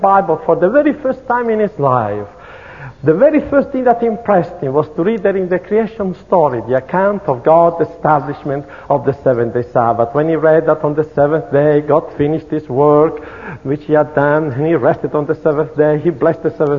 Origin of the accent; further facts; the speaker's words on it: Rome, Lazio, Italy; accent: Italian; English is a second language; moved away as an adult; now in United States; My children sound Yankee, but I have not overcome my Italian accent yet. And I spent the first 18 years of my life living right under the shadow of the Vatican, a stone's throw from the Vatican wall.